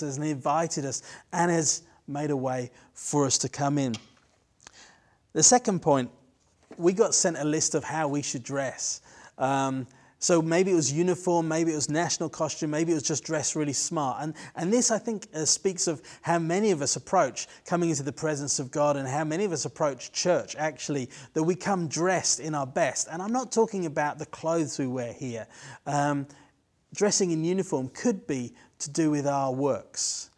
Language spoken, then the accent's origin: English; England, United Kingdom; And like for myself being English, there's things that I think just because that's where I was born.